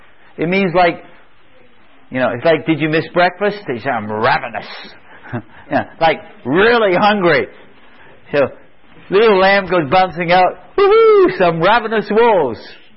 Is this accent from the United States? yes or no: no; England, United Kingdom; Where I grew up, the island where I grew up in England, we would say, I feel as wise as an owl.